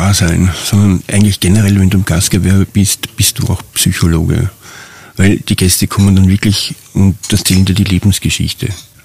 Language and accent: German; Vienna, Austria; born there; Ja, weil ich bin gebürtiger Wiener, bin von Wien, von der Großstadt, einfach in die Berge gefahren